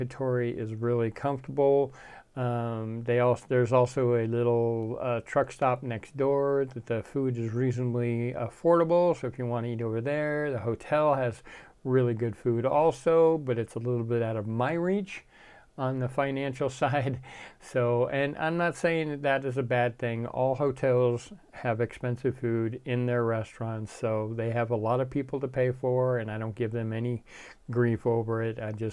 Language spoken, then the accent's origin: English; Nova Scotia, Canada; I was raised in Nova Scotia, Canada, so, you know, I'm used to seeing white, but it's been a long time since I've been back there.